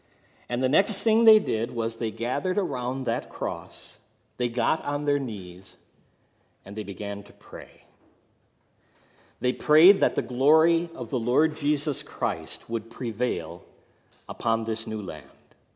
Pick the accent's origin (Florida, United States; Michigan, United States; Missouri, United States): Michigan, United States; Bay City; I grew up in Bay City, Michigan. Downtown Bay City at that time was lined with parking meters.